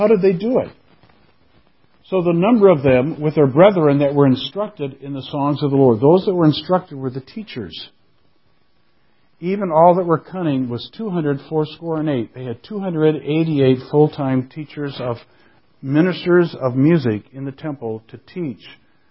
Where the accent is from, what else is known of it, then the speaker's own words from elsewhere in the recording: Flint, Michigan, United States; When I was in high school and growing up in Flint, Michigan